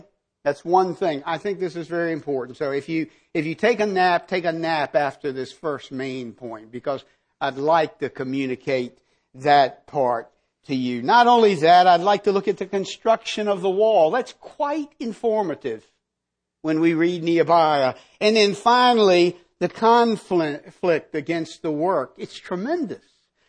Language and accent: English; the South, United States; I'm a Southerner. You can tell that by the long drawn out words. But I'm a Southerner, and I visited New York City, numerous occasions.